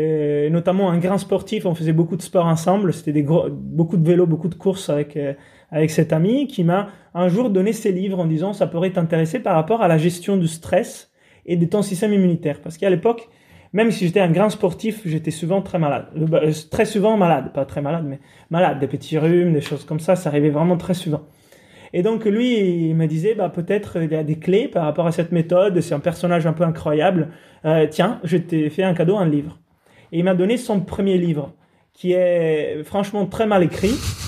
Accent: Italy; French is a second language; moi, je suis italien, grandi sous la côte italienne

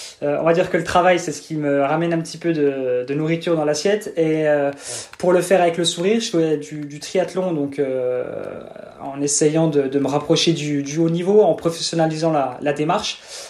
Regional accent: Montbéliard, Bourgogne-Franche-Comté, France; accent: accent de l'Est; Exactement, j'ai un petit accent de l'Est. Je suis un pur produit franc-comtois et plus précisément de Montbéliard.

